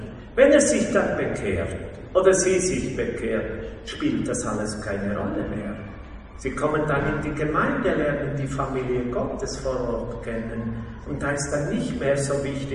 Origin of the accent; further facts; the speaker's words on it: Austria; Bei uns in Österreich beschäftigen sich die meisten Menschen, wie ich gesagt habe, über Vermittlung einer Person.